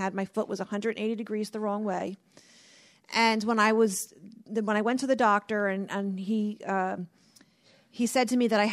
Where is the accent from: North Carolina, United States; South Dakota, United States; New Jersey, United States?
New Jersey, United States; Mount Laurel; my hometown of Mount Laurel, New Jersey, where I grew up